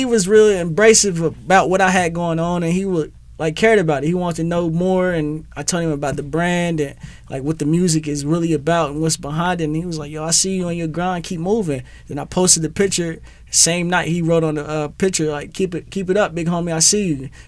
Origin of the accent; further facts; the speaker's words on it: Indianapolis, Indiana, United States; I'm from Indianapolis, Indiana. Wow. Naptown. It's in the Midwest, though. It's a small little place.